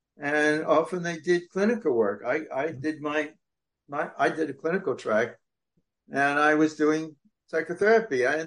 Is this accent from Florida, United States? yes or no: no; Los Angeles, California, United States; Los Angeles.